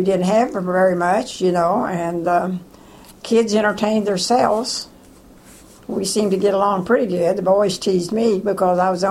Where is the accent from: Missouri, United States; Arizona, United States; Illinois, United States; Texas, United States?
Missouri, United States; I was born in April the 16th, 1924, and it was in Cedar County. That's where I grew up, in Cedar County.